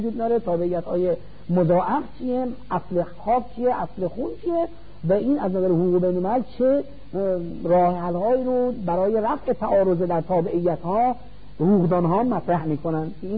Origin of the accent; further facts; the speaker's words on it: Iran; مثل ما که ایرانی هستیم